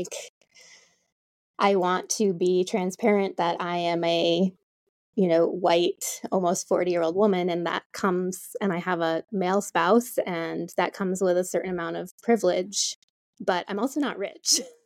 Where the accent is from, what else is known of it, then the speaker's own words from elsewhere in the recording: Vermont, United States; And so I moved back to my home state of Vermont